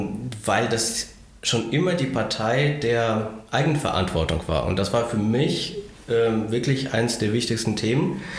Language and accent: German; Cologne, North Rhine-Westphalia, Germany; now in Kassel, Germany; Das ist ich bin eigentlich durch und durch ein Stadtkind. Ich bin in Köln aufgewachsen